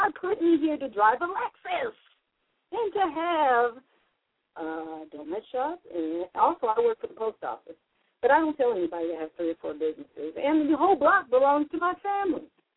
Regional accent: the South, United States; I think I am from the South.

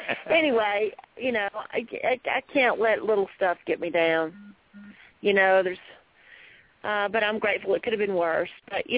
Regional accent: United States; I'm like, I wish we as American citizens had the option to opt out of a lot of things.

